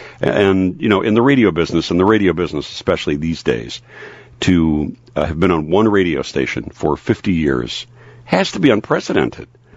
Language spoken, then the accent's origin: English; Chicago, Illinois, United States; You know, for me, growing up in Chicago, I'm a kid from the south side of Chicago.